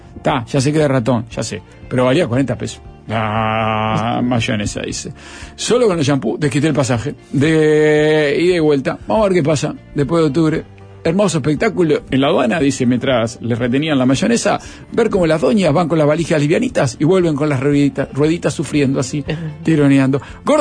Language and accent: Spanish; Fray Bentos, Río Negro, Uruguay; Mi adolescencia transcurrió en Fray Bento, siempre fuimos a Gualeguaychú